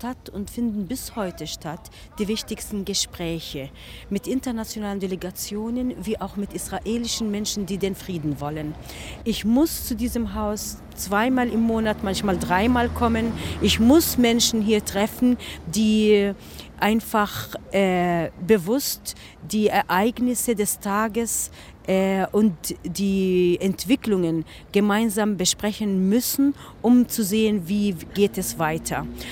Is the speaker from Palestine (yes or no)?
yes; Palestine; Bei uns in Palästina ist die griechisch-orthodoxe Kirche die Urkirche.